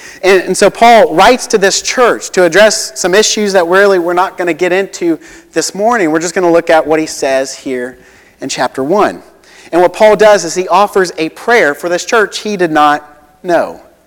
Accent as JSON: {"language": "English", "region": "Ohio", "country": "United States", "said": "And I said, \"Well, I'm originally from Ohio.\""}